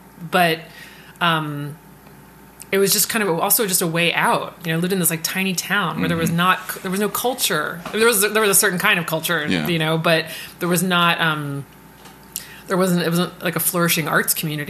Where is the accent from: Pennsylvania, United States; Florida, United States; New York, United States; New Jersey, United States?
Pennsylvania, United States; Lansdale; Outside of Philadelphia, suburbs, a town called Lansdale